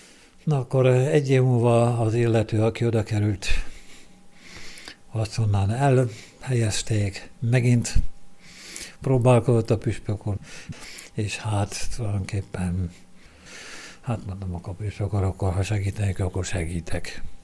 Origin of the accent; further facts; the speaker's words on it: Pest, Hungary; onnan nem jöttem el szívesen, mert szülőfalum szomszéd faluja volt, ugye városa, mert városra avatták közben, ugye Turát, város lett